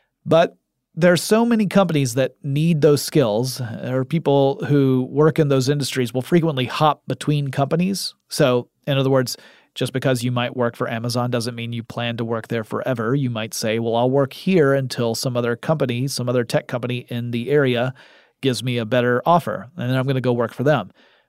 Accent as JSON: {"language": "English", "town": "Atlanta", "region": "Georgia", "country": "United States", "tie": "born or raised there", "said": "The leader of the pack is my hometown of Atlanta."}